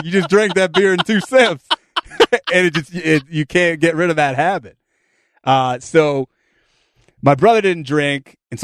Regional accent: Northeast, United States; I grew up in the Northeast, big hockey.

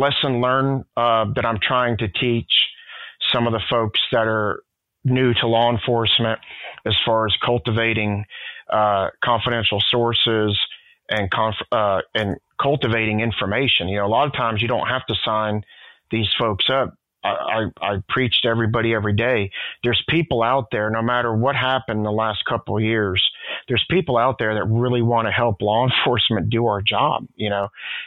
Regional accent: East Coast, United States; now in California, United States; Just so everybody knows that I am not a Californian. Obviously, I'm an East Coast guy like you.

